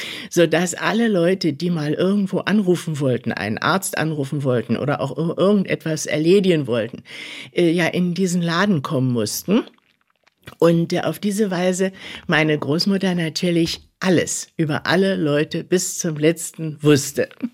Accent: Jüterbog, Brandenburg, Germany; born there; Ich bin am 24.01.25 geboren in Jüterbock. Das ist eine kleine Stadt, eine Garnison. Meine Mutter war Hausfrau, stammte von einem Bauernhof ganz in der Nähe.

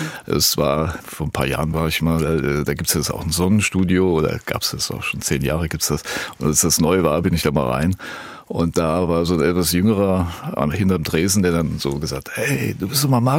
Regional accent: Bad Camberg, Hesse, Germany; ich komme ja aus Bad Camberg

